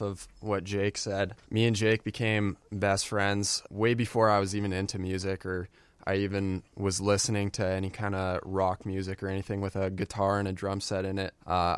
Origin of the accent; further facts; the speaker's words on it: Edmonton, Alberta, Canada; I was born and raised in Edmonton, lived in the same spot my whole life, north side, where I'm at.